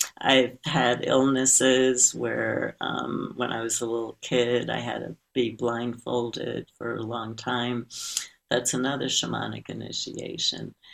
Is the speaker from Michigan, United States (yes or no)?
no; Brooklyn, New York, United States; So in my case, I grew up in Brooklyn, New York.